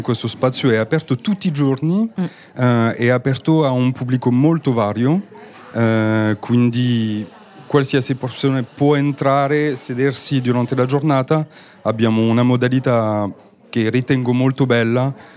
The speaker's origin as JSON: {"language": "Italian", "town": "Paris", "region": "Île-de-France", "country": "France", "second_language": "Italian", "lives_now": "Milan, Italy", "said": "sono originario di Parigi."}